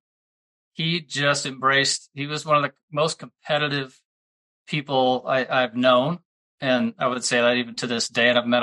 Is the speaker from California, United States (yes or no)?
no; Oregon, United States; Well, it's funny you mentioned that because I actually spent most of my youth in Oregon.